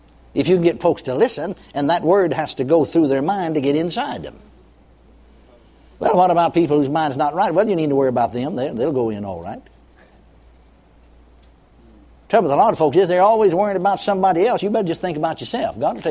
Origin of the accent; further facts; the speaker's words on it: Texas, United States; Remember there in my hometown, or my home county, Collin County, Texas, just county north of Dallas County.